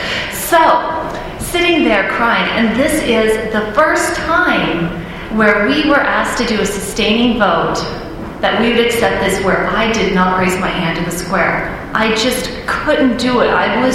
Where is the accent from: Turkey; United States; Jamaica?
United States; Texas; I'm from Texas. The same people go to church in that ward now as did when I grew up, and every woman at church speaks with a southern accent because that's what you do.